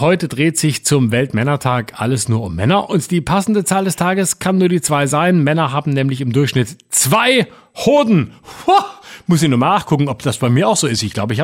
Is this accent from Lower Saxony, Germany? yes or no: no; Baden-Württemberg, Germany; moved away; Also wenn ein Bundesland, dazu noch mein Heimatbundesland, nicht mehr zu bieten hat als das, na dann gut, dass ich weg bin